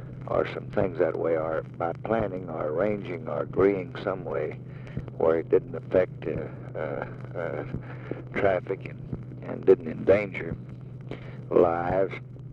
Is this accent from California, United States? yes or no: no; Tennessee, United States; I'm here because I come from Tennessee, and I know the situation.